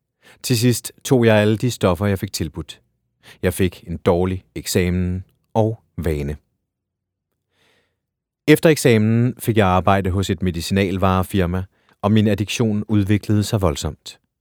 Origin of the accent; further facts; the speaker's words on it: Nairobi, Kenya; Danish is a second language; now in Denmark; Jeg er født i ghettoen i Nairobi